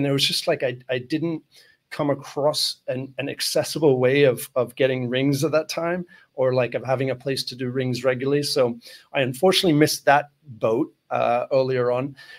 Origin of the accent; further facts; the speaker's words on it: Australia; No, I grew up in Australia, and in my teenage years, like we're talking late 90s